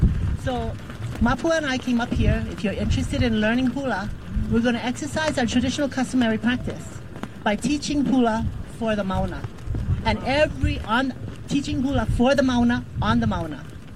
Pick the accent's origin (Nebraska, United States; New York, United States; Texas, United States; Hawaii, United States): Hawaii, United States; Oahu; We're here from Oahu, Mapuana de Silva and I. We were initial, and as well as Noi Noi, you know, we're from Oahu.